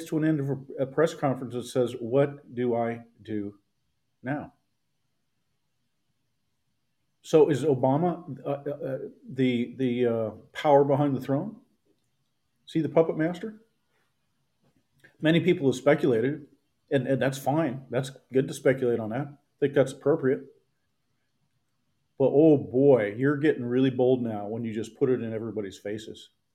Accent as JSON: {"language": "English", "town": "Seattle", "region": "Washington", "country": "United States", "tie": "born there", "said": "I was born in Seattle. Got my undergraduate degree at the University of Washington in Seattle. Very familiar with Seattle."}